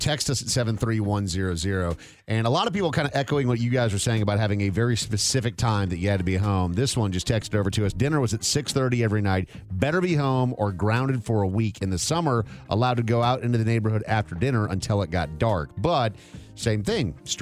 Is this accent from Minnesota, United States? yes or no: yes; Minnesota, United States; Growing up in Minnesota, for me, the winter days are very, very short. It's like dark by around 3:30 p.m.